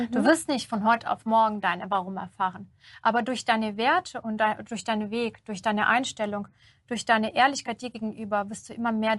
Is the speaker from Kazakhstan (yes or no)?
yes; Kazakhstan; Ich komme aus Kasachstan und wir hatten draußen Dixi-Klos, wir hatten zu Weihnachten keine Geschenke gehabt.